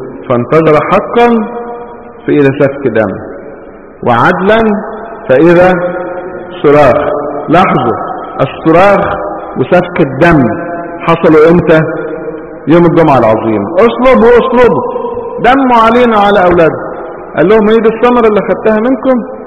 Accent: Egypt; احنا عندنا في مصر الجبال بتاعتنا كلها ناشفة صحر

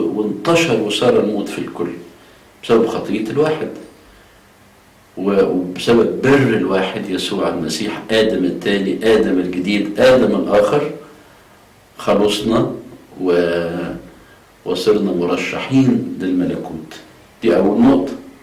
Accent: Alexandria, Alexandria Governorate, Egypt; وبرضه كان في جماعة عندنا في اسكندرية

